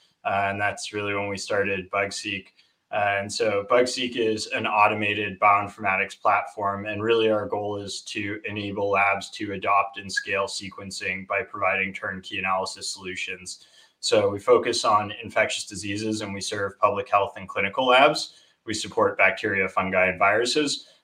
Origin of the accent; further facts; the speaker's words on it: Toronto, Ontario, Canada; born there; Originally, I was born in Toronto.